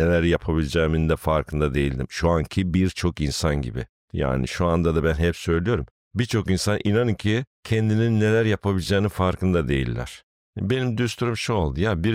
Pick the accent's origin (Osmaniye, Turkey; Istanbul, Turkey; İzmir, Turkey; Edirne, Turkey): Edirne, Turkey; Geçkinli; born there; Bunun yanında Edirne Geçkinli Köyü, 1965 doğumluyum.